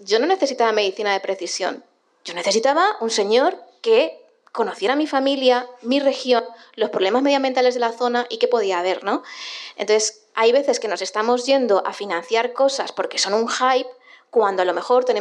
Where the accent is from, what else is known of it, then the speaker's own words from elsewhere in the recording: Castilla-La Mancha, Spain; accent: La Mancha; Os he hecho muchas bromas de que soy manchega y mi acento es medianamente entendible